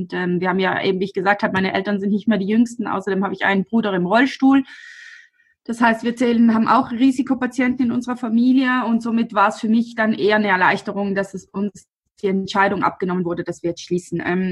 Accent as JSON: {"language": "German", "town": "Alweins", "region": "Trentino-Alto Adige", "country": "Italy", "said": "ich komme aus Alweins, das ist ein kleiner Ort neben Brixen. Wir haben einen Bauernhof mit Gemüseanbau und Apfelwirtschaft und noch dazu ein Gasthaus und eben ein paar Ferienwohnungen."}